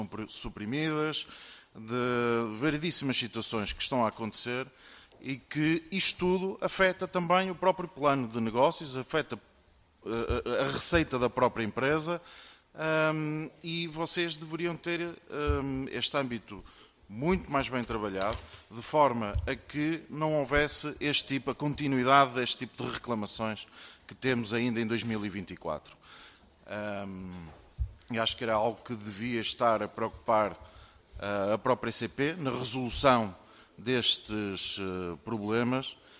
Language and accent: Portuguese; Braga, Norte, Portugal; eu falo por mim, eu sou de Braga